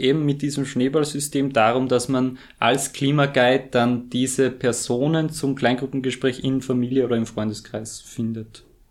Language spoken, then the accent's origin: German; Freistadt, Upper Austria, Austria; also in meiner Heimatgemeinde in Freistadt